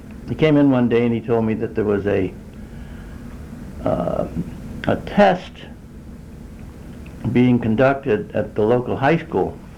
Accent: Bridgeport, Connecticut, United States; I was born in Bridgeport, Connecticut in 1925, January 1925, and went to school there, and grammar school, and then I went to high school also in Bridgeport

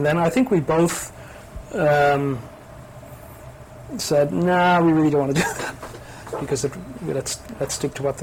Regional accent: Ireland; So I'm thinking of it, as you'll notice, maybe being Irish, maybe being pessimistic

